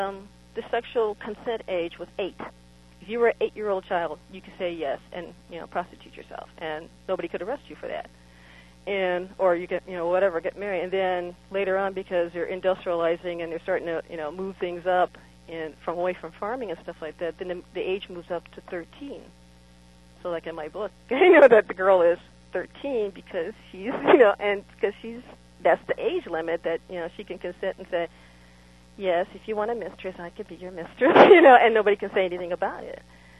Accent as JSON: {"language": "English", "country": "United States", "said": "as an American, it's very easy to see in Americans that we have a very small window of memory"}